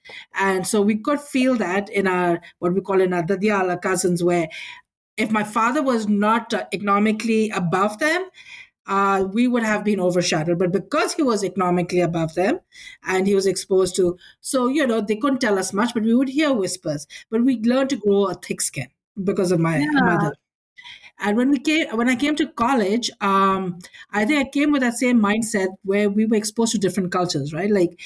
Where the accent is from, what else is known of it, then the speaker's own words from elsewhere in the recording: Pakistan; I grew up in an environment, I grew up in Pakistan